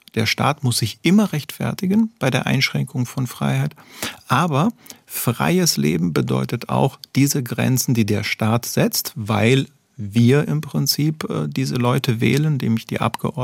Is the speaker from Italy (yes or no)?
yes; Italy; ich komme ursprünglich aus Italien, da haben wir ähnliche Erfahrungen